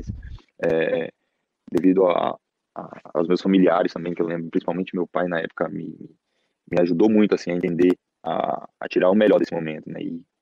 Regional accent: Manaus, Amazonas, Brazil; also born or lived in Salvador; Onde eu morei, né, onde passei minha infância todinha. Apesar de ter nascido em Salvador, eu cresci em Manaus.

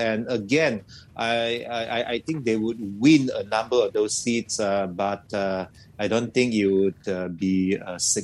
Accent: Sabah, Malaysia; I'm from Sabah

